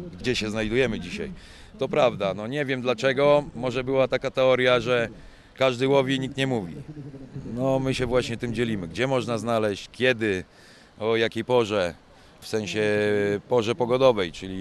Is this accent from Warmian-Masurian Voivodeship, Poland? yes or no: yes; Warmian-Masurian Voivodeship, Poland; Jak już się przeprowadziłem, bo jestem chłopakiem z Mazur, przeprowadziłem się tutaj nad morze